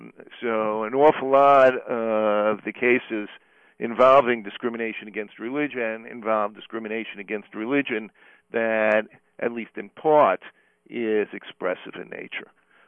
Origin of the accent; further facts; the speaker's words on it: New York City, New York, United States; accent: New York; I used to live in New York City, you can tell by my accent, but I live in a small college town now.